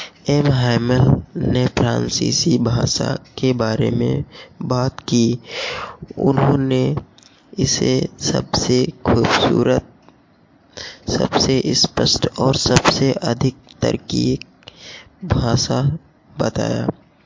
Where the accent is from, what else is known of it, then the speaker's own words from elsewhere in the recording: Barabanki, Uttar Pradesh, India; मैं बाराबंकी से हूँ।